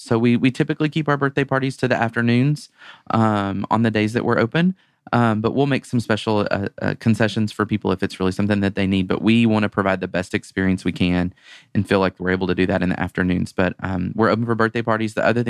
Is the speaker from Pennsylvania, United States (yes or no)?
no; Texas, United States; I'm from Texas, by the way, guys, just FYI.